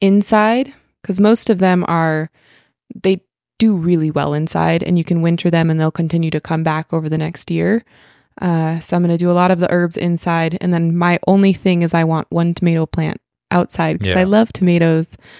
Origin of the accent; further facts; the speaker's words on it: Montana, United States; I grew up in Montana with the squash from the supermarket.